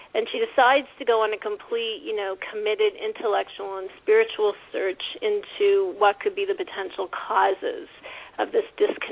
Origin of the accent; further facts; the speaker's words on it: Canada; growing up in Canada, we don't have a desert in Canada.